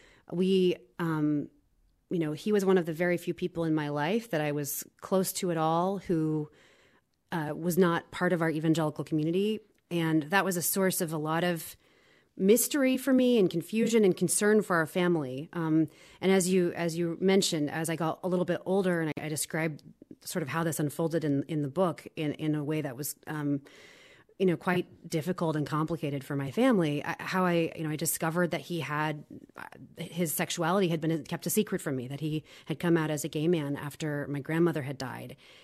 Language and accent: English; Midwest, United States; maybe that's because I'm from the Midwest and I think the South would have been much this way.